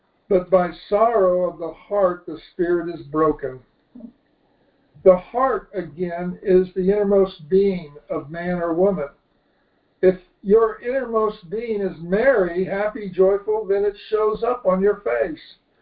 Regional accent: India; I told him, no, I came from India. The country belongs to me, too.

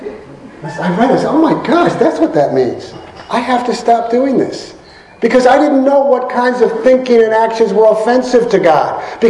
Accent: New York City, New York, United States; I grew up in New York City. Bay Ridge, Brooklyn. Profanity is the native tongue of Bay Ridge, Brooklyn.

